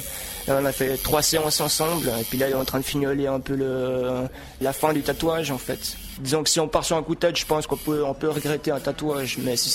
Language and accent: French; Moudon, Vaud, Switzerland; je viens de Moudon, j'ai 27 ans.